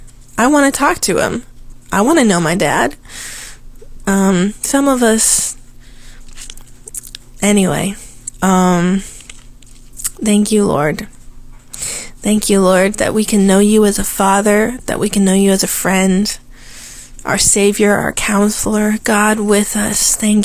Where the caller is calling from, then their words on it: Washington, United States; I'm calling in from Washington State